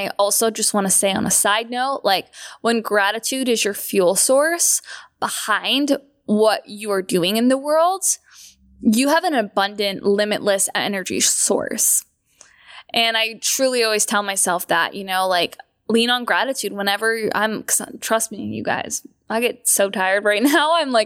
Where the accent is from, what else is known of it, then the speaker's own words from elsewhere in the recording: Canada; now in Los Angeles, United States; As a Canadian, you were luckily allowed some travel time into the States.